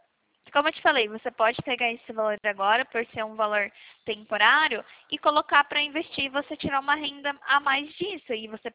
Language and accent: Portuguese; São Paulo, Brazil; Não, eu sou de São Paulo